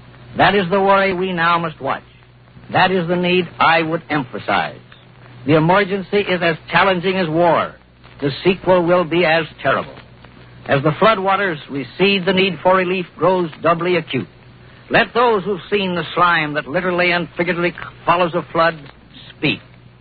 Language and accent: English; Sullivan, Indiana, United States; My hometown of Sullivan, Indiana, is one of the outposts of the flood.